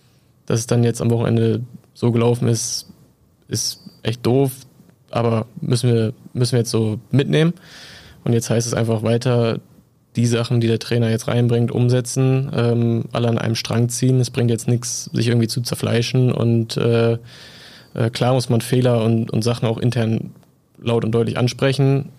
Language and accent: German; Wildeshausen, Lower Saxony, Germany; Ja, also ich bin in Wildeshausen geboren und aufgewachsen.